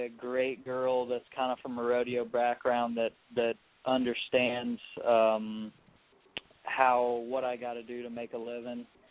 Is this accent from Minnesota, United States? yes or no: no; California, United States; we're both originally from California. We grew up probably 25 miles apart